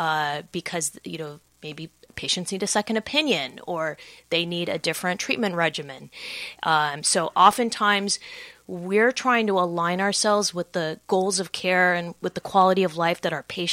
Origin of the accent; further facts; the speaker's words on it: California, United States; Actually, I grew up here. I grew up in the Valley. My parents still live in Northridge.